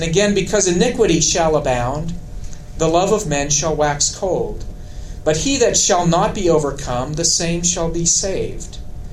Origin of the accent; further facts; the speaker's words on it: Austin, Texas, United States; I recall growing up in Austin, Texas, a day of great pollution